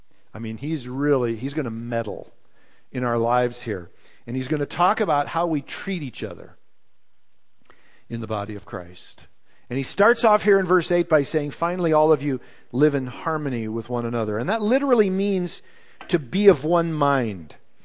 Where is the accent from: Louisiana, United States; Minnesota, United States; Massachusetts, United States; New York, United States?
Minnesota, United States; and I was raised in Minnesota